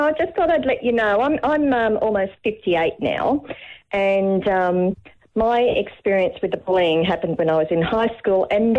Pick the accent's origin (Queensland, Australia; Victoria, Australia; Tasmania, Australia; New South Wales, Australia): New South Wales, Australia; Sydney; also born or lived in Newcastle, Australia; I came from Sydney and I was going to a Newcastle high school.